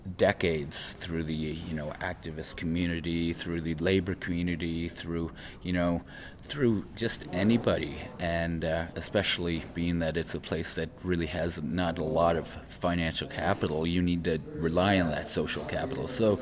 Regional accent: Nova Scotia, Canada; As I said, I'm from Cape Breton, so I spent a lot of time in Halifax in 2004 to 2010.

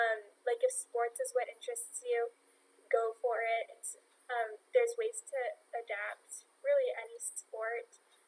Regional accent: Ottawa, Ontario, Canada; I'm from Ottawa, and so we drove to Montreal and flew out of Montreal

